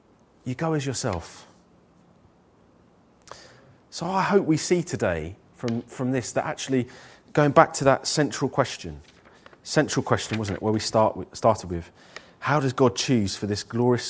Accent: London, United Kingdom; accent: London; Sometimes my gruff London accent, I think people might not want to hear the gospel from me. Sometimes with my deep London gruff accent, I have been known to make people jump

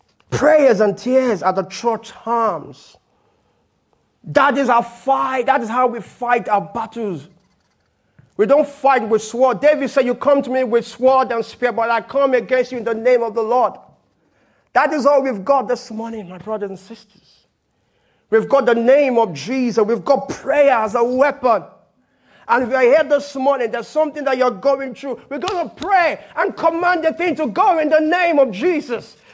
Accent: Nigeria; first language Yoruba; English is a second language; my mother tongue is Yoruba, so, you know, I always talk about, you know, I said, if you never, make sure you go to Nigeria before you

